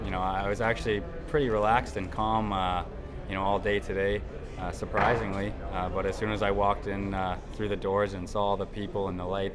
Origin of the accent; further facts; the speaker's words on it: Canada; I grew up watching hockey in Canada